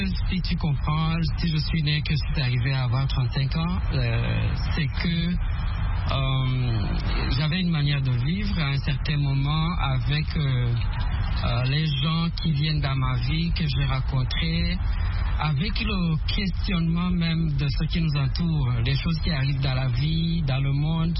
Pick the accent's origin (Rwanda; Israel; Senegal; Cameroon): Rwanda; Je suis originaire du Rwanda.